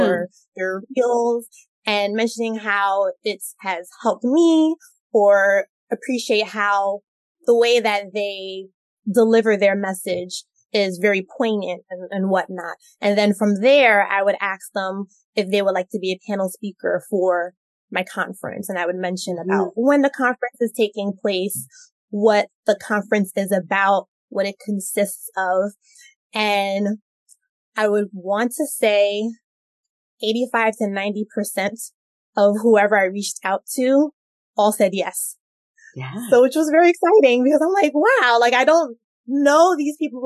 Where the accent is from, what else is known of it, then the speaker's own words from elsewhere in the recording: New York, United States; I think it's because we're from the New York City metro area or something.